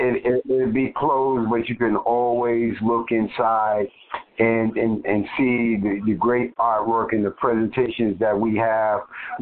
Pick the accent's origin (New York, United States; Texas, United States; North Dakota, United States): New York, United States; New York City; And I grew up in the East New York section of Brooklyn way back in the days where they were more abandoned buildings than they were actually residential buildings.